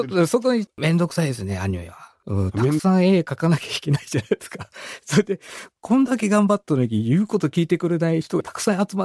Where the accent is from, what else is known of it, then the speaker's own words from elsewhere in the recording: Kitakyushu, Fukuoka, Japan; 僕北九州出身なんですけど、うんうん、生まれた場所なんかやっぱ景色がどんどん変わっていくんですけどね、